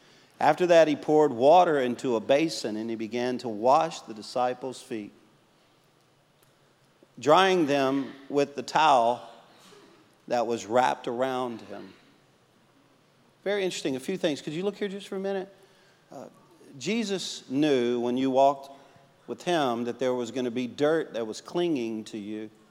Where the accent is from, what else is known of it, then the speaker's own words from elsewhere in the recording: Louisiana, United States; And by being a Cajun, I thought it was like, it was a meal.